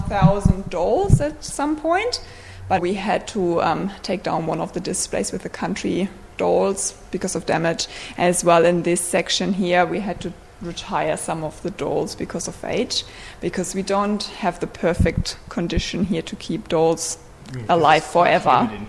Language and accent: English; Northern Germany, Germany; I'm from Germany as well. These dolls here are dressed in the dirndl and in the lederhosen. Like, where I come from, we don't wear that. I'm from the northern part